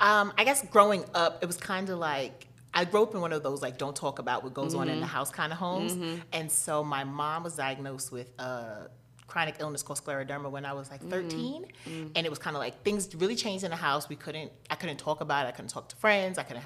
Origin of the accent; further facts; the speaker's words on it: New York City, New York, United States; I'm a licensed clinical social worker. I'm from New York City